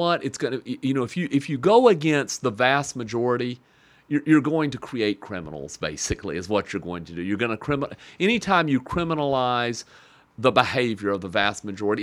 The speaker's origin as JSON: {"language": "English", "region": "Arkansas", "country": "United States", "tie": "born or raised there", "said": "places where I grew up in Arkansas, dry counties"}